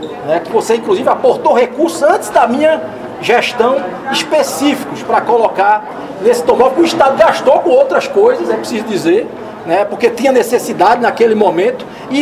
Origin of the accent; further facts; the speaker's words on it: Northeast Region, Brazil; até como sertanejo que sou, da gente estar podendo estar aqui hoje fazendo essa entrega